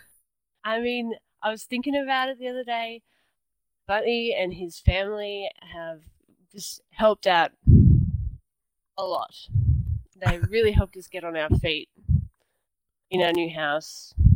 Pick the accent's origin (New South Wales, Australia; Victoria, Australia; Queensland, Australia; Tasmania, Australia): Tasmania, Australia; Hobart; And see, I come from Hobart, which is the smallest capital city in Australia. Island below the island. And it was a little town.